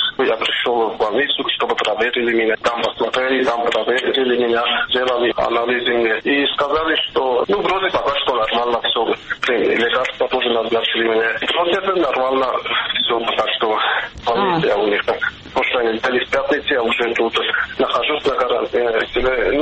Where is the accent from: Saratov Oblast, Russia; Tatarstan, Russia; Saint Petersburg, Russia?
Tatarstan, Russia; мы из Ленингорского района